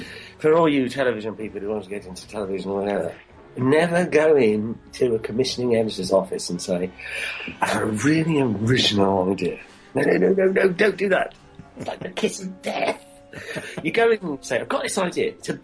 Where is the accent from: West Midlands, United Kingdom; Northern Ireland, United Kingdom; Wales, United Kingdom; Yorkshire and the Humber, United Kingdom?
West Midlands, United Kingdom; Birmingham; I mean, I came from Birmingham, like me, you see.